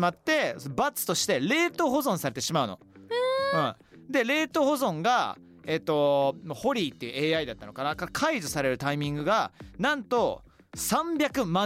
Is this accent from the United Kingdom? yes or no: yes; United Kingdom; Japanese is a second language; 僕イギリス人としてはちょっとお話ししたいのが